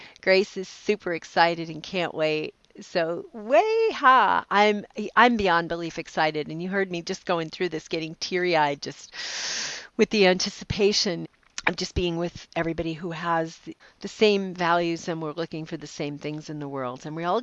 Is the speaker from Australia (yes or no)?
no; Bellevue, Washington, United States; I'm from Bellevue, Washington.